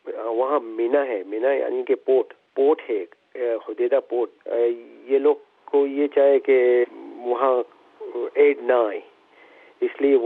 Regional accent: Yemen; Urdu is a second language; now in Pakistan

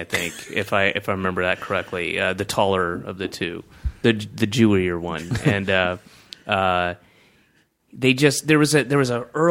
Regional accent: Southern US, United States; He is, you know, I grew up in the South, and he is the epitome of that kind of white Baptist kind of like, his voice is like this.

